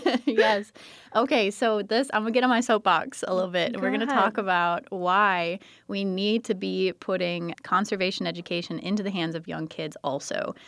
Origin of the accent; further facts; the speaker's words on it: United States; I grew up on the St. Croix River, and it was a beautiful ecosystem, but of course it was kind of undermanaged, and so we'd often take our boat.